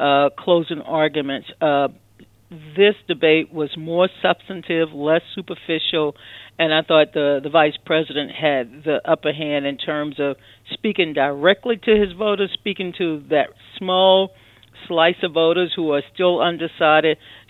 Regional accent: Louisiana, United States; a party that can embrace, in my home state of Louisiana, a pro-life, pro-gun Democrat, but who expanded Medicaid for the poor.

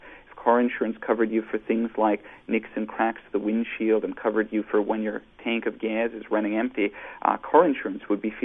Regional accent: Canada; I was born and raised in Canada. I trained in Canada. I'm actually still licensed in Canada.

